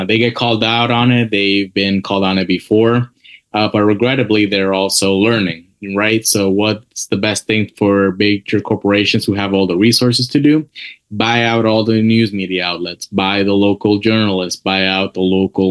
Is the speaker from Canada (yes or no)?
no; Mexico; I'm from Mexico in particular, right? So this is where it comes a little close to home.